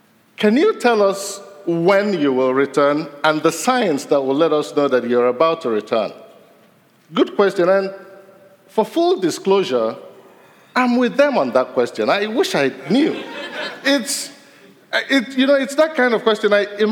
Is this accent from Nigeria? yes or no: yes; Nigeria; English is a second language; Igbo man from Africa. I know I look Swedish, but don't worry, I'm from West Africa.